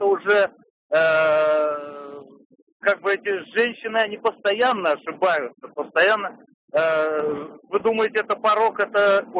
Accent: Saint Petersburg, Russia; я из Санкт-Петербурга.

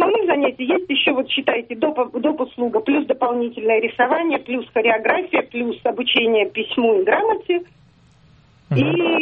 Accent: Saint Petersburg, Russia; Я из Петербурга.

